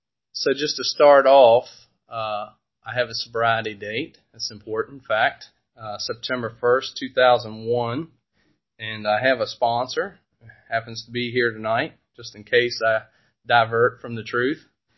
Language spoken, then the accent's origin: English; Culpeper, Virginia, United States; So, I grew up in Culpepper and a pretty normal family.